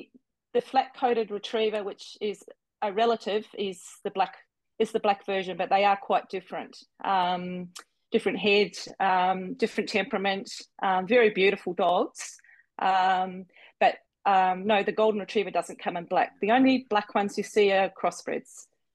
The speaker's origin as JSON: {"language": "English", "country": "New Zealand", "said": "I'm originally from New Zealand."}